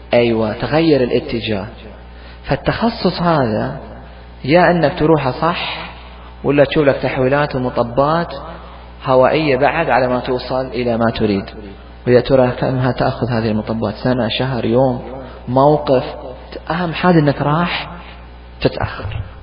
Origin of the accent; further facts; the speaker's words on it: Al-Ahsa, Eastern Province, Saudi Arabia; شوف العائلة كاملة كلهم أطباء موجودين عندنا في الأحساء